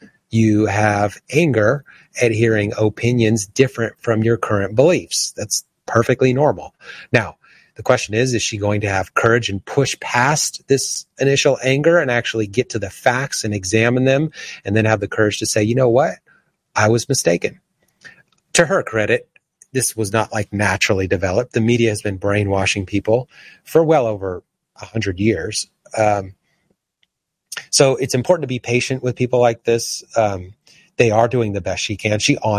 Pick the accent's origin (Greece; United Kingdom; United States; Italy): Italy; I never got up in public and said we need to celebrate Italy when I'm from Italy.